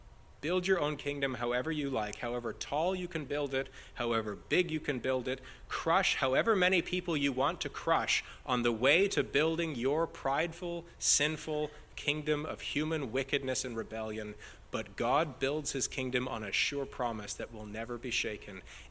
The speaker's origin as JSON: {"language": "English", "country": "Canada"}